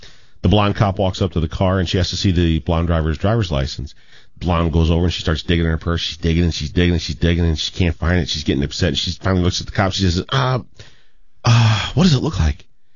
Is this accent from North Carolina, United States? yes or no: yes; Fayetteville, North Carolina, United States; born there; I was born in Fayetteville at Cape Fear Valley Hospital.